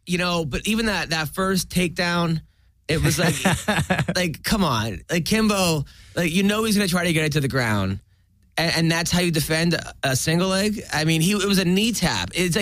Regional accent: New York City, New York, United States; I mean, it's the most, I'm from New York. But MMA is not legal?

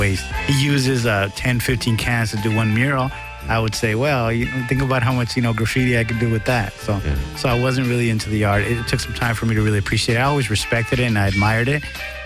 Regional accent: Huntington Park, California, United States; Where I grew up in Huntington Park, Southgate, NTS was a big crew

